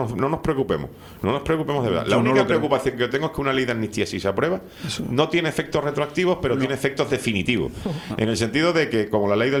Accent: Spain; Ni soy catalán, ni soy canario, ni soy andaluz. Soy un español

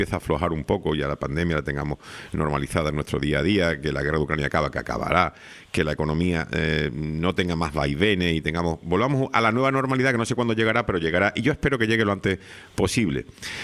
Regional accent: Canary Islands, Spain; Soy muy norteño y me gusta mucho mi norte, además me muevo por aquí.

